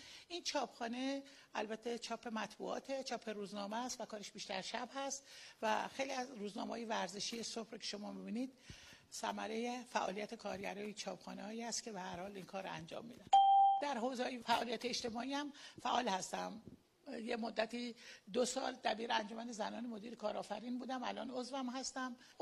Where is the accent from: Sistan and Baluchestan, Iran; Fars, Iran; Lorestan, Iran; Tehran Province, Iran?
Fars, Iran; Shiraz; born there; من در شیراز متولد شدم، در یه خانواده‌ای میتونم بگم مرفه اون زمان، یعنی با معیارای اون زمان مرفه.